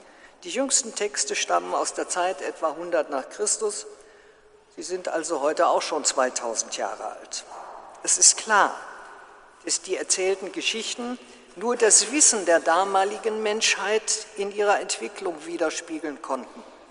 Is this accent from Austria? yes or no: no; Münster, North Rhine-Westphalia, Germany; Selbstverständlich bin ich in Münster aufgewachsen, durch alle Höhen und Tiefen des Kirchenjahres mitgeschleppt worden